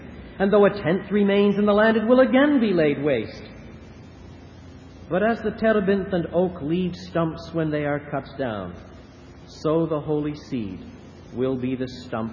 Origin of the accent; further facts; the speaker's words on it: Canada; Being a Canadian, I'm a little slower